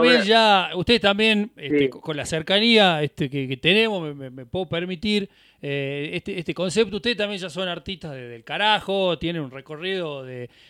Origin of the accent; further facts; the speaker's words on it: Uruguay; Soy de Uruguay, vengo a hacer la nota, voy adelante.